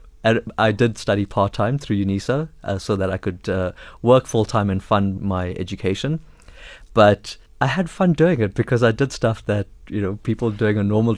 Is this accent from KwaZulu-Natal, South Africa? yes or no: yes; Durban, KwaZulu-Natal, South Africa; Yeah, so I grew up in apartheid South Africa. So I grew up in an Indian township in Durban called Chatsworth. Went to an all-Indian apartheid school at the time.